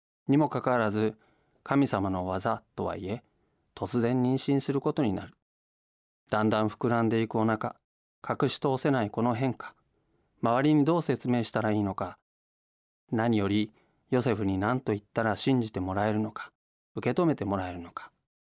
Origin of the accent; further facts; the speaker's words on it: Tokyo, Japan; moved away as an adult; 私は生まれも育ちも東京なのですが、2013年4月、今から11年前に仕事の関係で関西に引っ越してきました。